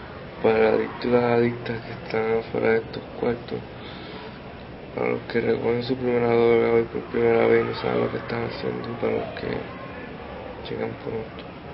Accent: Puerto Rico; now in United States; yo crecí en Puerto Rico, tú sabes, esa es mi tierra, y ahí es que yo conozco, y ahí es que está mi familia

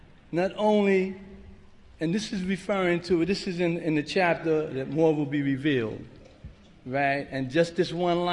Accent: New York City, New York, United States; I'm from New York City. My home group is Steps and Traditions in El Barrio.

